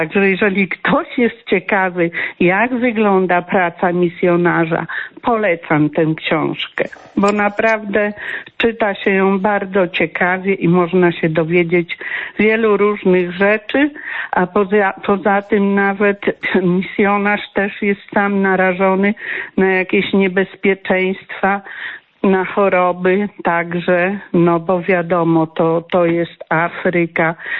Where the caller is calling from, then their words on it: Germany; Ja z Niemiec dzwonię. W sierpniu wyjeżdżałam do Niemiec